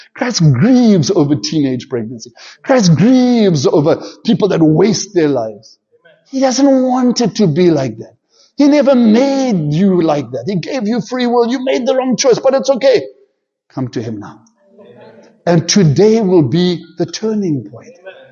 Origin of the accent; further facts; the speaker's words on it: Zimbabwe; moved away; I never wanted to leave Zimbabwe all my life. I grew up in Zimbabwe.